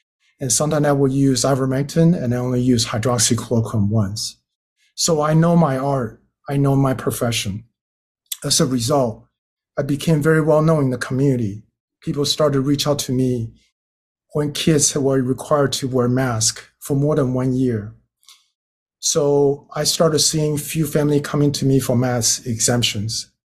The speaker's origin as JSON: {"language": "English", "country": "Taiwan", "said": "I'm from Taiwan. My family are from China."}